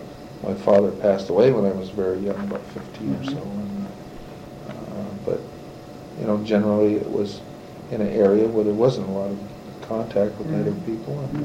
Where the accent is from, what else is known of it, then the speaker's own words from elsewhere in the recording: United States; so that's most of the time I grew up in the States, in urban.